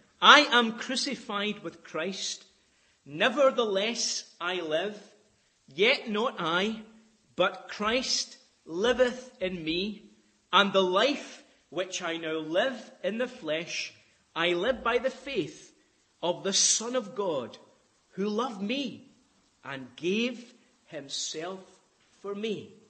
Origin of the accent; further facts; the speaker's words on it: Scotland, United Kingdom; Don't ask me to do that the other way about, because I'm Scottish and not Irish